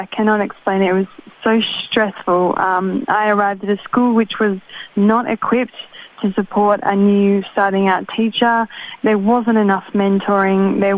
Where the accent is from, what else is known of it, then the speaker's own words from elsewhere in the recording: New South Wales, Australia; I'm from New South Wales